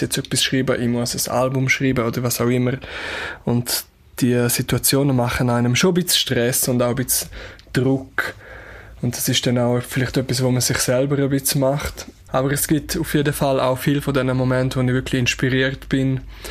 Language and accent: German; Graubünden, Switzerland; ein Ort, fest verbunden mit meiner Heimat, mit den Bündner Bergen.